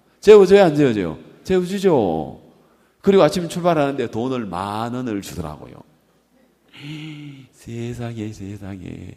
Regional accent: Gyeongsang, South Korea; accent: Gyeongsang; 나 경상도 사람인데 전라도 가가지고는 밥 못 얻어먹겠다 싶으면 되는 거예요.

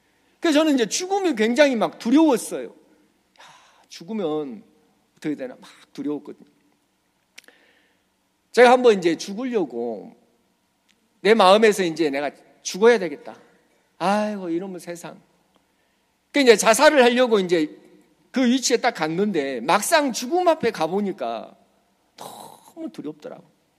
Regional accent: Gwangju, South Korea; 그 산에 제가 이제 고향이 광주인데 무등산을 자주 올라갔습니다.

